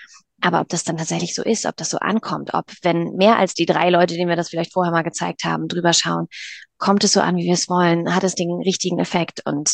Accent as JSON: {"language": "German", "region": "Schleswig-Holstein", "country": "Germany", "said": "wir kommen aus Norddeutschland, aus der Nähe von Kiel"}